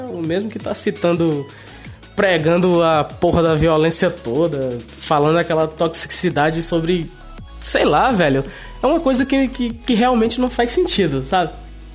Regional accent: Maranhão, Brazil; Eu sou do Maranhão. O meu sotaque pode não falar, mas eu tenho muita coisa do Maranhão. Eu sempre fui do Maranhão, sempre fui do Nordeste e sempre me orgulhei disso.

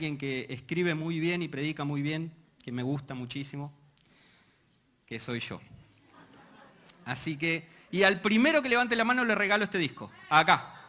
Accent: Argentina; now in Chile; entonces terminaba muy achilenado. Y todos mis amigos en Argentina se terminaban riendo, ¡ah, está hablando como chileno! Entonces ahora me propuse tratar de mantener el acento.

